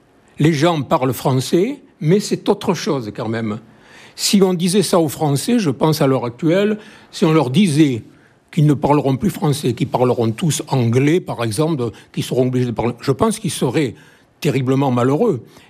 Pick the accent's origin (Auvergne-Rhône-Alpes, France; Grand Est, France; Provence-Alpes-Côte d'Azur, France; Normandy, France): Provence-Alpes-Côte d'Azur, France; je suis français, évidemment, je parle français, mais il se trouve que je parle l'occitan sous sa forme provençale, qui était la langue maternelle de mon père, qui était né en 1903.